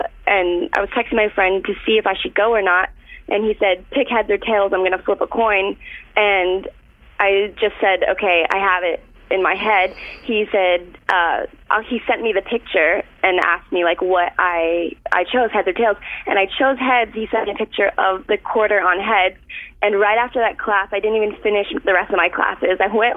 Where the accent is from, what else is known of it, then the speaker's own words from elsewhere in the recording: Florida, United States; I'm from Florida.